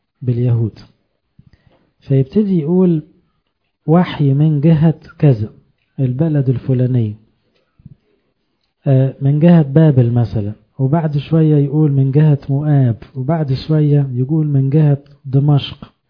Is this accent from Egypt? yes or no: yes; Egypt; انما احنا نعتز ان احنا مصريين لانه